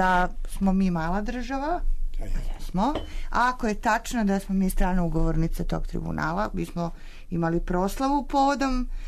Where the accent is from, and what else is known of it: Serbia